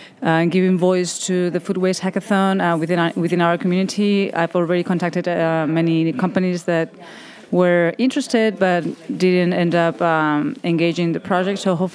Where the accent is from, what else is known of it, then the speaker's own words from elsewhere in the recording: Barcelona, Catalonia, Spain; I'm from Barcelona.